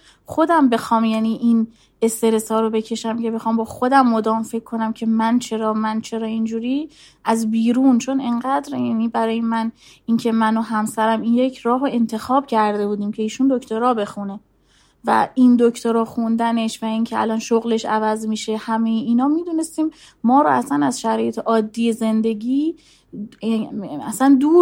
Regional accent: Zahedan, Sistan and Baluchestan, Iran; من یا تهران بودم یا شهر خودمون بودم، زاهدان بودم یا تبریز بودم

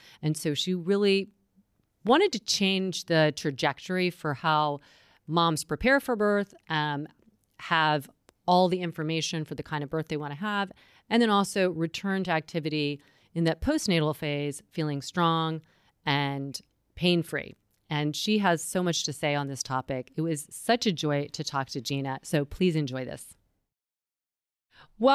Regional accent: North Carolina, United States; in my home state, North Carolina

